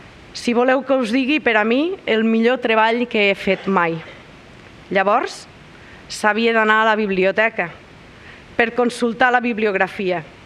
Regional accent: Balaguer, Catalonia, Spain; Tothom ho sap. Soc de Balaguer.

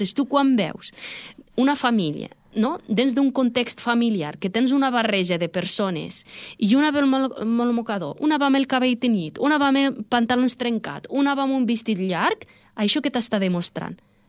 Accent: Morocco; nosaltres, pues, que som del Marroc, pues, sempre podem portar algo bonic, cultural, que no és religiós

